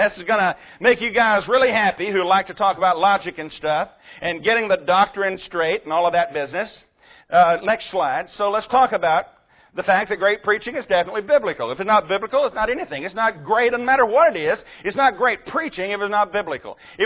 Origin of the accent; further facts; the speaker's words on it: Tennessee, United States; born there; It doesn't change because I was born in Tennessee and some of you were born in Texas.